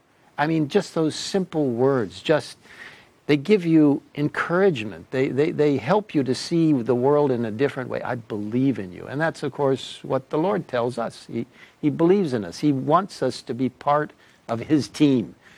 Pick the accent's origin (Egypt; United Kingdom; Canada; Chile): Egypt; Cairo, Cairo Governorate; also born or lived in United States; I grew up in Cairo, Egypt. In essence, I knew nothing about the world except for Egypt. I knew about the United States, but I had never been to the United States except that I was born in the United States on a furlough.